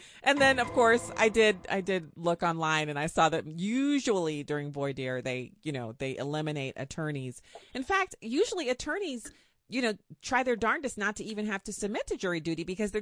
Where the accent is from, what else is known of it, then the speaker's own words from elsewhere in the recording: Texas, United States; born there; I was born in Texas. I got a little of that in me.